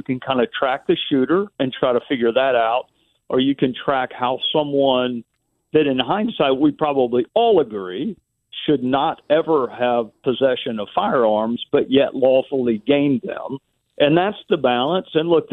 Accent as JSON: {"language": "English", "town": "Greenville", "region": "South Carolina", "country": "United States", "tie": "born there", "lives_now": "Spartanburg, United States", "said": "Now, I live in Spartanburg, but obviously I was born in Greenville."}